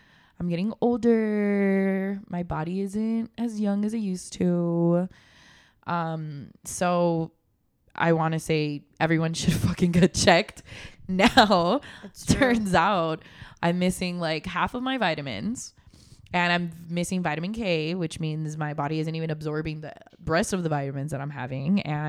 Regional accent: Chicago, Illinois, United States; now in Laredo, United States; I mean, I am from Chicago. So I've lived there before. Yeah. But I haven't lived there as an adult.

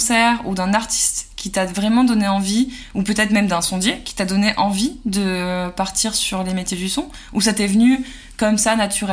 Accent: Provence-Alpes-Côte d'Azur, France; je viens moi aussi de la Côte d'Azur

